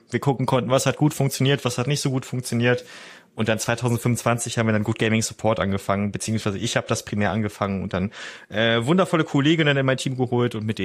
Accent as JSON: {"language": "German", "region": "North Rhine-Westphalia", "country": "Germany", "tie": "born or raised there", "said": "ich bin am Niederrhein aufgewachsen, so einem kleinen beschaulichen Ort in der niederländischen Grenze"}